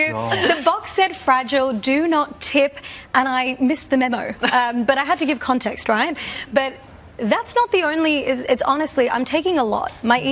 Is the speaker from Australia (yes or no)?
yes; Australia; he's an Australian designer with Middle Eastern heritage, and I'm an Australian woman with South Asian heritage.